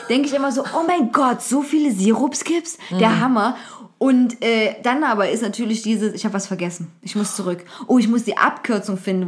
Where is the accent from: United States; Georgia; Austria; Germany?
Germany; Zwickau, Saxony; Also bei uns in Zwickau war es auch mal so Klobus.